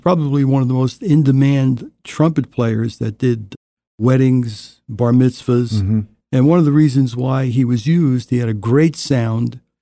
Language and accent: English; Newark, New Jersey, United States; Originally from Newark, New Jersey, and I grew up in an area called Down Neck.